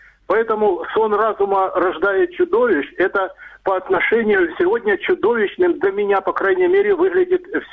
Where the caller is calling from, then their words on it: Dnipro, Dnipropetrovsk Oblast, Ukraine; из города Днепр.